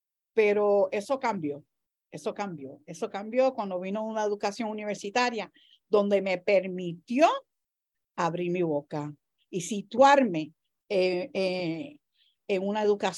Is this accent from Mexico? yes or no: no; Puerto Rico; siendo yo puertorriqueña